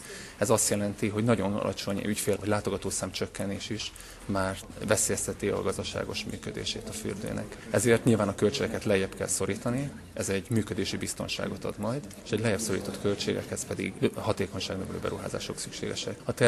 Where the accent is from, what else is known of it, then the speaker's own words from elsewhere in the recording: Gyula, Békés, Hungary; born there; 1974-ben születtem, Tőzsökeres gyulai családból, bár édesapám budapesti